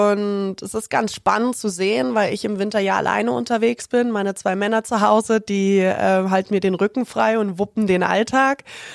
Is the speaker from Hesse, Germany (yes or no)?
no; Ilmenau, Thuringia, Germany; In der Stadt, wo ich aufgewachsen bin, Ilmenau ist die mit einer der erfolgreichsten Rodel- und Bobstädte der ganzen Welt